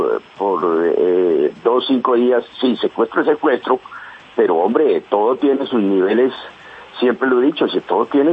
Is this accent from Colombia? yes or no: yes; Colombia; Eso me duele a mí, como colombiano y como soldado.